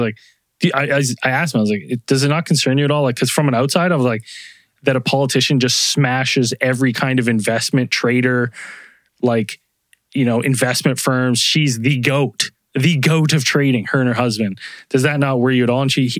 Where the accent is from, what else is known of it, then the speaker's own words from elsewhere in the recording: Canada; It doesn't affect me as a Canadian.